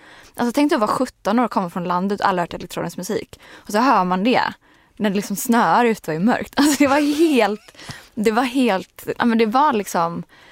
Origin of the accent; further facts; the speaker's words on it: Stenungsund, Västra Götaland County, Sweden; Jag är från västkusten, från Stenungsund.